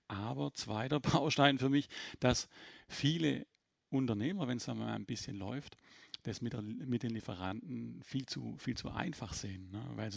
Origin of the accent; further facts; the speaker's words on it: Baden-Württemberg, Germany; ich komme aus dem Schwäbischen, wir schaffen alle.